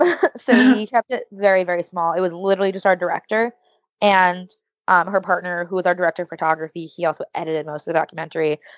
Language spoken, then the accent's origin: English; Los Angeles, California, United States; growing up in Hollywood and seeing the impact that media can have